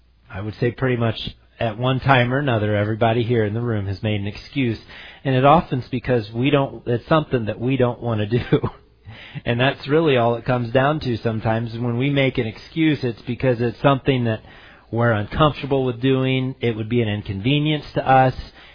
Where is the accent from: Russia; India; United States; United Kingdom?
United States; Missouri; And I am from Midwest Missouri, Northeast Missouri, where I would say it's blue-collar workers, farmers, and I would say the most popular color is camouflage.